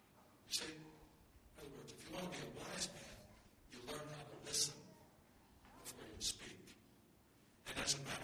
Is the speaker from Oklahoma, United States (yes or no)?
yes; Oklahoma, United States; It's in the middle of Oklahoma. I'm out from Oklahoma. We're homesick.